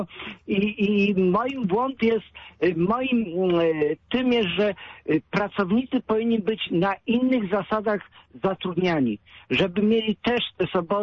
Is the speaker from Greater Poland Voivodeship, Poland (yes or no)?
yes; Poznań, Greater Poland Voivodeship, Poland; bo wyprowadziłem się z Poznania jakiś czas temu, to niezupełnie, jestem poznaniakiem, dalej się czuję.